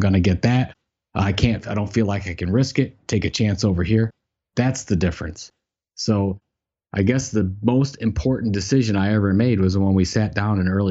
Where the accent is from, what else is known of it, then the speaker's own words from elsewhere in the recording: Cleveland, Ohio, United States; Cleveland, Ohio, and which is also my hometown